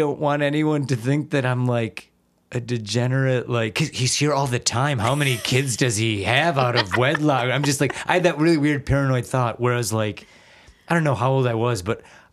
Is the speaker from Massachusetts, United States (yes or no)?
no; Wauwatosa, Wisconsin, United States; I'm born and raised Wauwatosa, Wisconsin.